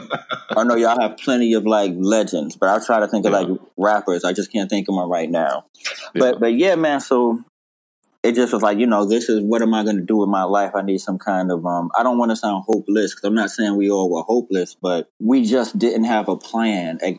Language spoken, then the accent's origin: English; Brooklyn, New York, United States; because we're from the same area. He's from Marcy. I'm from Sumner Project.